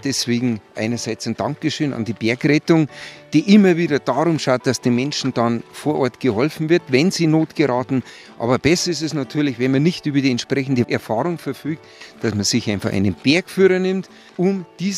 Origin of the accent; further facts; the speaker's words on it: Bavaria, Germany; Ich kenne aber trotzdem natürlich die Priesbergalm. Und das ist tatsächlich meine Heimatregion.